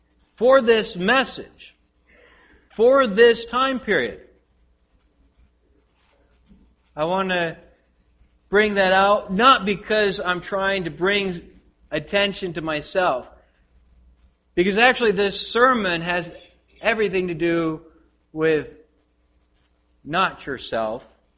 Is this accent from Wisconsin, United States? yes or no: yes; Green Bay, Wisconsin, United States; I was raised in Green Bay, Wisconsin. Green Bay, Wisconsin, in the far north.